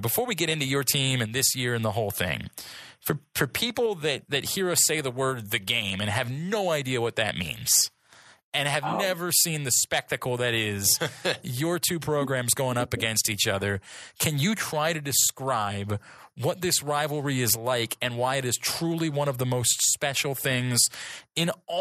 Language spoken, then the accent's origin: English; Baltimore, Maryland, United States; because I'm from Baltimore and I've been here my entire life